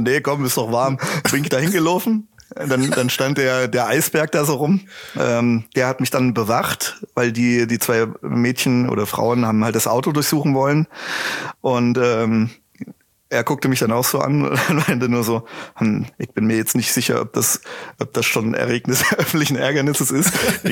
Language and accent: German; Switzerland; ich komme aus der Schweiz und ich will nach Deutschland.